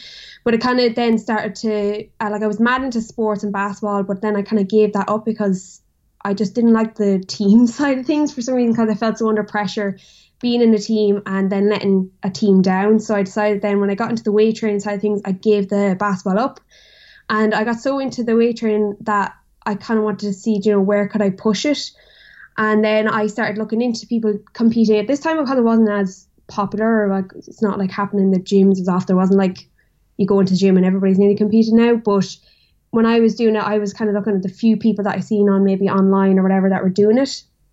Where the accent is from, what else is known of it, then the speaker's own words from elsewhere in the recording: Carlow, Leinster, Ireland; now in Dublin, Ireland; I'm from Carlow, but I've moved up to Dublin to study health and society in DCU.